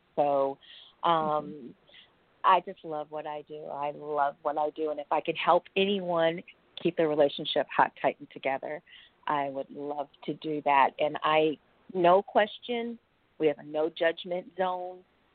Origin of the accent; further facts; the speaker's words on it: Cleveland, Ohio, United States; also born or lived in Chicago; I grew up in Cleveland, Ohio, but Chicago was my home for 5 years, okay?